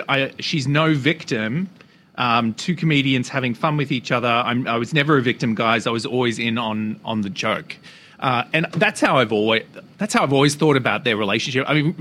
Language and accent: English; Australia; accent: Australian; Like in the UK, my Australian accent is kind of like a little lower class, right?